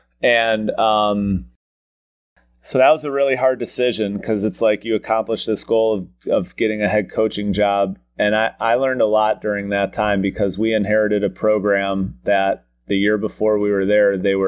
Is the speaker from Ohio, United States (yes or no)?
yes; North Royalton, Ohio, United States; growing up in North Royalton, I always joke with people that I really was never west of Pearl Road.